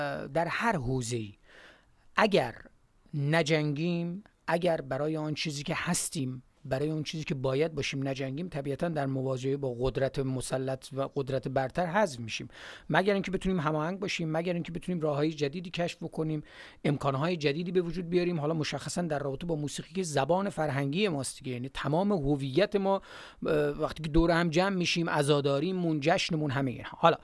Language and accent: Persian; Gilan, Iran; همه ماهایی که از گیلان هستیم هممون خطا کردیم